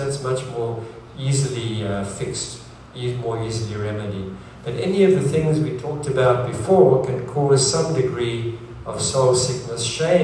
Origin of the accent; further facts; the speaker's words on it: South Africa; which was very compelling even when I grew up in South Africa and I would watch cowboy movies